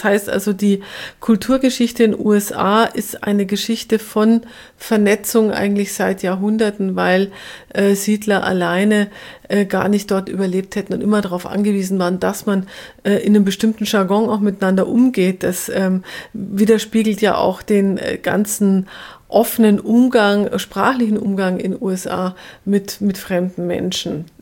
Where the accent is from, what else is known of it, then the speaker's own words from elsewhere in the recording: Bavaria, Germany; Bei uns in Bayern